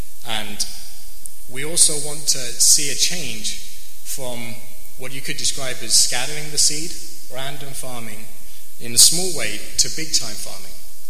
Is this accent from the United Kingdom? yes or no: yes; England, United Kingdom; You got me. I'm from England.